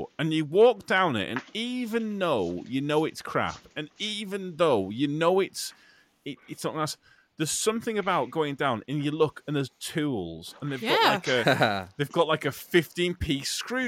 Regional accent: United Kingdom; But even as a Brit, I know the reputation of Phoenix, Arizona.

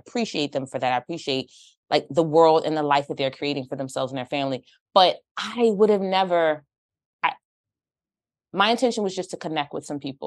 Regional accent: Philadelphia, Pennsylvania, United States; I tell her I'm from Philly.

